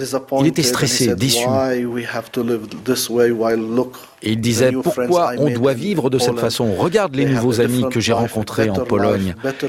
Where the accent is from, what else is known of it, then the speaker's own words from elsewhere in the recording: Palestine; Donc l'essentiel de ma vie est ici, en Terre Sainte. C'est ma terre ici. Je suis né ici. Mon héritage est là. Mon histoire est là. Tout est là. Comme chrétien aussi, c'est la terre du Christ.